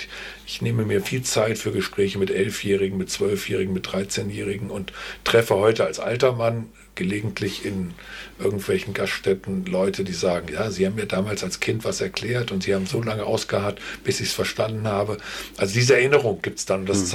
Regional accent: Osnabrück, Lower Saxony, Germany; aber auch meine Heimatstadt Osnabrück, über die wir schon gesprochen haben, geprägt haben.

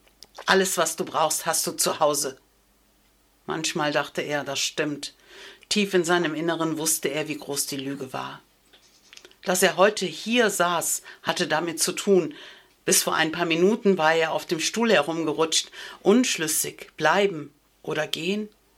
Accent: Erpel, Rhineland-Palatinate, Germany; auch in Erpel, meinem Heimatort, oder in Unkel.

